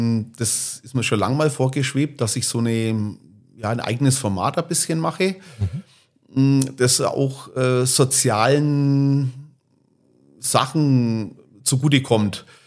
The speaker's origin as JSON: {"language": "German", "town": "Dinkelsbühl", "region": "Bavaria", "country": "Germany", "tie": "born or raised there", "said": "du hast es erwähnt, ich bin 53 Jahre alt und in Dinkelsbühl geboren. Und Dinkelsbühl ist meine Heimatstadt, wie es nicht besser sein kann."}